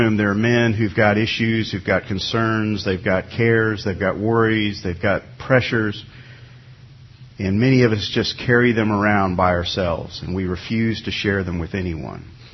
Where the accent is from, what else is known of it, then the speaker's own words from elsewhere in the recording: New York, United States; I remember growing up in New York, most of my friends were Roman Catholic, and they would get to go to confession on Wednesdays.